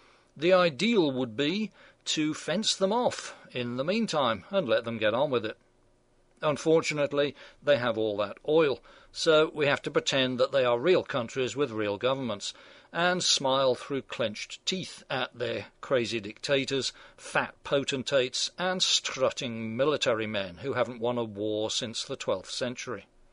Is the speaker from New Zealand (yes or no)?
no; New York, United States; 41 of them college students from my home state here, New York.